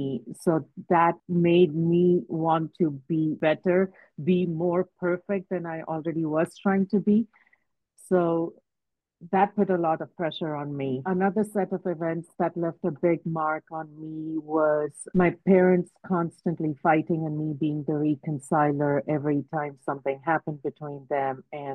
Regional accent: India; So I grew up in India.

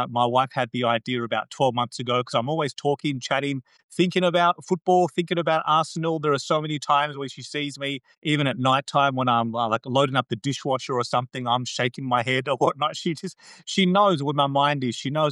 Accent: Australia; also born or lived in India; I am of Indian origin. I was born in India. I've been Australian raised. I've been in Australia since I was 3.

